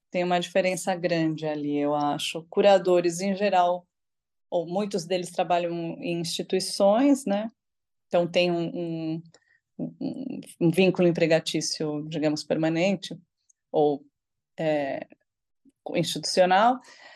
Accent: São Paulo, Brazil; also born or lived in Buenos Aires, Argentina; now in Malmö, Sweden; eu sou artista e nasci em Buenos Aires, mas cresci em São Paulo, me formei em São Paulo, mas hoje moro na Suécia e trabalho na Dinamarca.

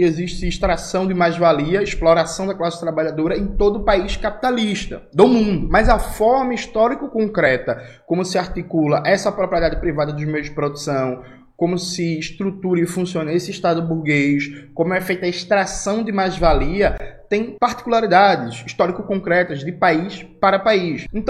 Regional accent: Brazil; eu tenho algumas tarefas que são tarefas existenciais enquanto brasileiro, mas são tarefas também militantes de compreender o nosso povo.

